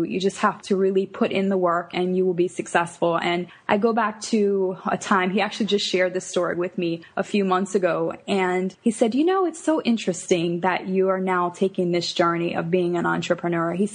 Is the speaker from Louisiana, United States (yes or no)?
yes; New Orleans, Louisiana, United States; I'm from New Orleans, actually, originally. From there, I went to college. And from there, I went to dental school at the University of Alabama.